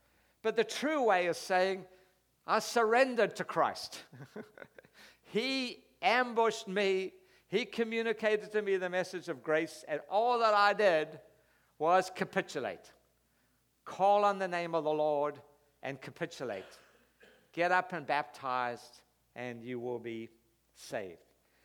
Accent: Durban, KwaZulu-Natal, South Africa; born there; I was born in Durban, South Africa. I was raised in a very proper British family.

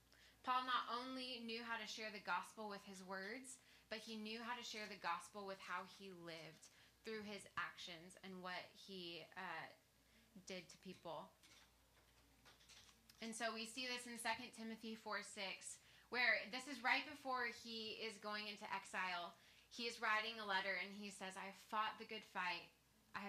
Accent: Arizona, United States; Kelly had dated a friend that I grew up with in Arizona.

